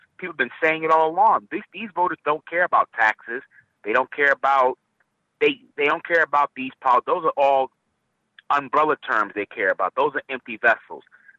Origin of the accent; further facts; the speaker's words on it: Virginia, United States; I'm from Virginia. We're actually on a state of emergency because of what's going to happen here Saturday in Charlottesville